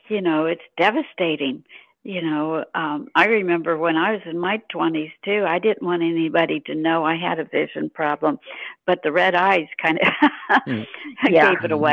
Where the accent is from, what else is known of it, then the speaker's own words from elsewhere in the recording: Illinois, United States; I'm from Central Illinois. So, you know, the state is divided, you know, Cub fans or Cardinal fans.